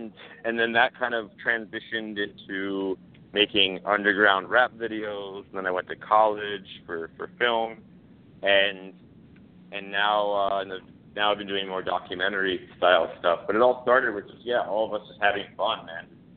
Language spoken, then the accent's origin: English; Highland Park, New Jersey, United States; we're actually all from Highland Park, New Jersey. We all grew up together